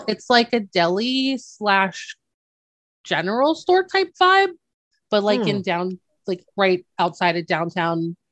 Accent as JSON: {"language": "English", "country": "Philippines", "said": "I'm like, well, you know, I'm Filipino, but whatever."}